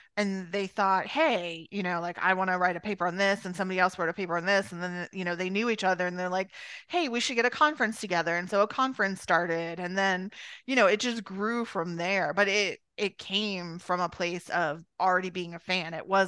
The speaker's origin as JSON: {"language": "English", "region": "Georgia", "country": "United States", "said": "because we're like from Georgia"}